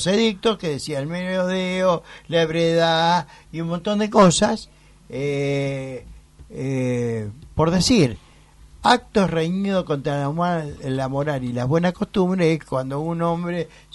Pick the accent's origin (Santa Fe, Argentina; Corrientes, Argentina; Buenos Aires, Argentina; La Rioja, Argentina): Buenos Aires, Argentina; Yo soy porteño. Amo mi ciudad.